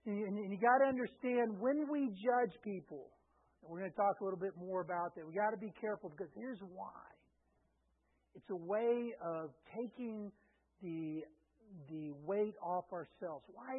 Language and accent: English; Texas, United States; Yeah, I'm from Texas. I understand what spittoons are.